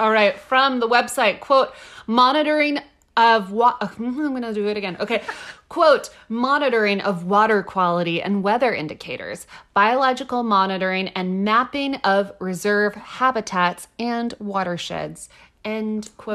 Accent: Texas, United States; Everything there is big. I'm from Texas. That's a nightmare.

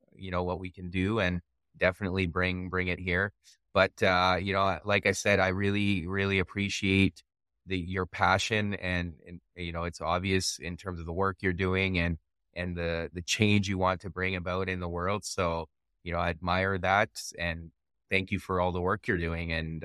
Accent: Montreal, Quebec, Canada; now in Calgary, Canada; I came back from Montreal yesterday. I was there visiting, but I'm there quite frequently because my family's there and that's where I grew up. But I'm in Calgary.

